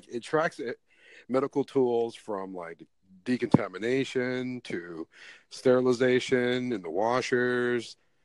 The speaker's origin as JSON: {"language": "English", "region": "Kentucky", "country": "United States", "lives_now": "Tennessee, United States", "said": "I'm from Kentucky. I live in Tennessee."}